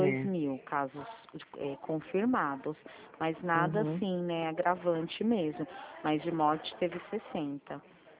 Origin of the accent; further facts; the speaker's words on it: São Paulo, Brazil; moved away; eu vim de São Paulo pra cá, né? Que a minha família é daqui do interior e eu morava lá a vida inteira.